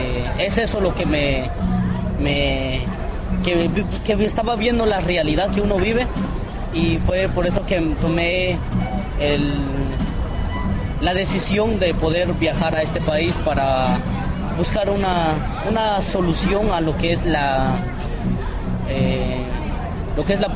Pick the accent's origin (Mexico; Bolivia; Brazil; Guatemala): Guatemala; now in United States; Yo soy originalmente de Guatemala.